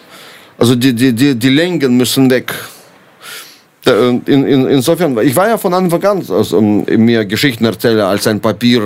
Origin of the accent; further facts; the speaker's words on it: Ukraine; Ich finde, die Tragödie, die in meiner Heimat widerfahren ist, sie ist sehr leidenschaftlich. Mhm. Ich weiß nicht, Johnny, ob ich ein Buch darüber schreiben kann oder soll. Ich bin ja nicht dabei. Ich bin auch bei diesem Krieg in der Ostukraine eigentlich nicht